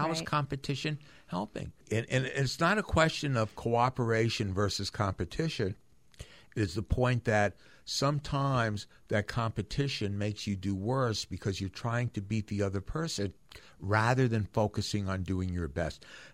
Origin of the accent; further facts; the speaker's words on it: Great Neck, New York, United States; years ago in my hometown, Great Neck, Long Island, where I grew up, where five kids had hired somebody to take their SATs for them.